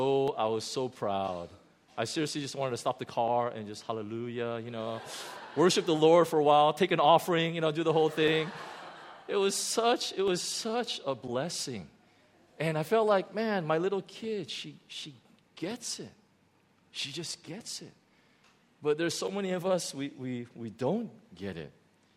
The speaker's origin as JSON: {"language": "English", "town": "Huntington Beach", "region": "California", "country": "United States", "tie": "born or raised there", "said": "My next-door neighbor, growing up in Huntington Beach, my next-door neighbor, it was a friend of mine."}